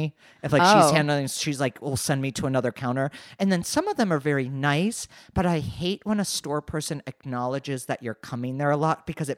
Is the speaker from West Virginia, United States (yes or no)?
yes; Wheeling, West Virginia, United States; And I'm from Wheeling, West Virginia. So I get it.